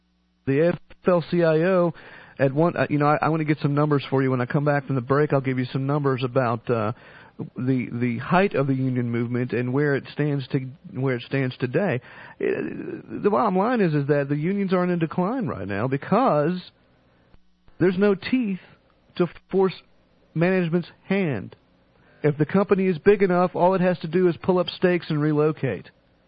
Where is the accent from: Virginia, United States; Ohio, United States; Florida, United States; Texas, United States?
Virginia, United States; I'm originally from Virginia, so I try to stay up on the politics there. A lot of my family still lives there